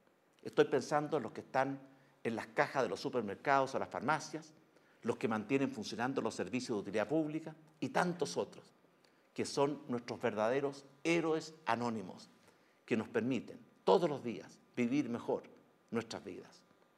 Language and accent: Spanish; Chile; esta no es la primera ni será la última vez que como chilenos debamos enfrentar la adversidad.